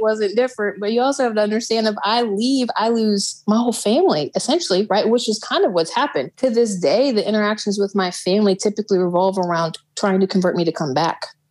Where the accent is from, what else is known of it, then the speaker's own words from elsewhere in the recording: Midwest, United States; moved away as an adult; So I left. I was raised up in the Midwest, and I left when I turned 18.